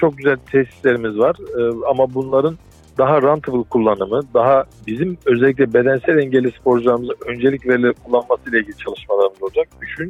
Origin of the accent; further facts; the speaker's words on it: Ahlat, Bitlis Province, Turkey; born there; Evet, ben 1975 Bitlis Ahlat doğumluyum.